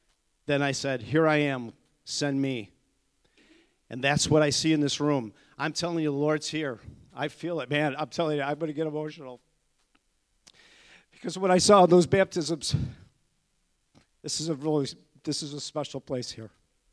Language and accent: English; Michigan, United States; I'm from Michigan, so I'm just from a little town outside of Detroit, and our governor shut the whole state down.